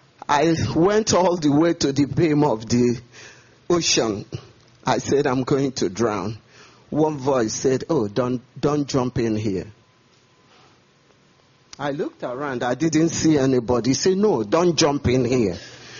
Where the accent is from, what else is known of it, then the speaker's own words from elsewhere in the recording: Nigeria; accent: Nigerian; English is a second language; I hope you understand my English. I'm from Nigeria, and we have a heavy accent.